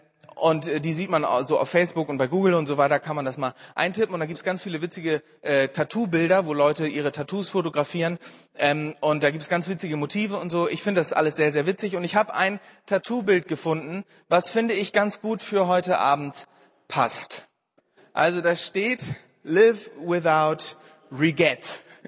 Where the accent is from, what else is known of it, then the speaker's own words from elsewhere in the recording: Bremen, Germany; Ich komme aus Bremen ursprünglich und habe ein Praktikum in Marburg gemacht.